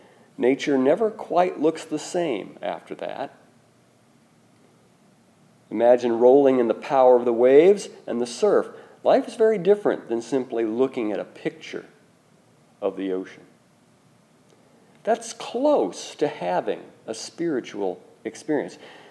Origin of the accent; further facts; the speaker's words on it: Indiana, United States; and remember, I was from Rush County, Indiana, and there's no shoreline in Rush County, Indiana.